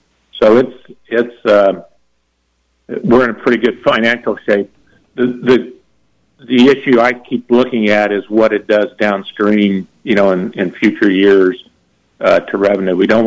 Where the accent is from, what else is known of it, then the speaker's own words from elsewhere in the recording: Garden City, Kansas, United States; I grew up out in Garden City, so I'm very familiar with this issue in that area.